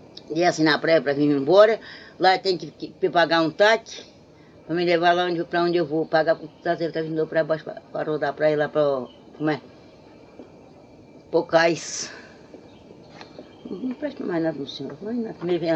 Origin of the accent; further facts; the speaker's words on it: Caruçu, Rio de Janeiro, Brazil; also born or lived in Mamaguá; Eu fui nascida no Mamaguá, me criei no Caruçu. Olha, nasci no Mamaguá, me criei no Caruçu, do Caruçu morei na Cajaíba, da Cajaíba morei nos Calhéu, dos Calhéu morei aqui no Itacolomi.